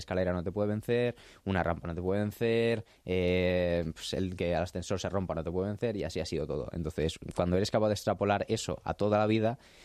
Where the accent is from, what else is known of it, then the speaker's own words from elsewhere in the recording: Canary Islands, Spain; born there; yo nací en Canarias